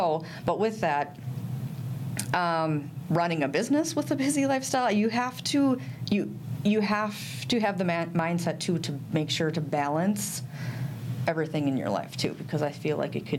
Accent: Minnesota, United States; now in Wisconsin, United States; I'm originally from Minnesota. And then I met my husband, and we moved across the river to Wisconsin.

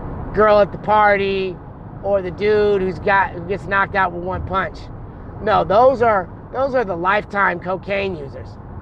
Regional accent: Oakland, California, United States; also born or lived in Berkeley; I grew up in the 80s. I'm from North Oakland, South Berkeley.

